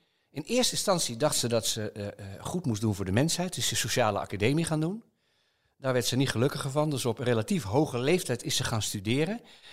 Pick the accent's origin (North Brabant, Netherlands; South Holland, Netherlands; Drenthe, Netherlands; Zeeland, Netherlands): South Holland, Netherlands; Hoogmade; also born or lived in Leiden; Wij woonden toen in Hoogmade. Dat ligt er vlakbij. Waar mijn vader in 1958 een aanstelling als schoolmeester had aangenomen.